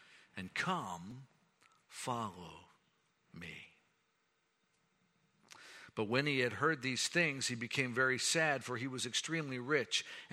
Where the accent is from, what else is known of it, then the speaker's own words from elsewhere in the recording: Jacksonville, Florida, United States; I was raised in Jacksonville, Florida.